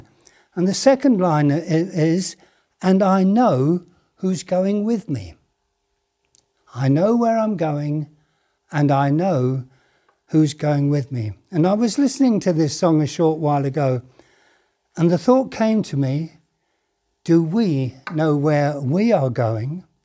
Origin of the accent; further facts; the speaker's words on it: Harrow, London, United Kingdom; I was brought up in Harrow. It was where I was born, and I was I lived there through my childhood and young youth age and into my adulthood until I got married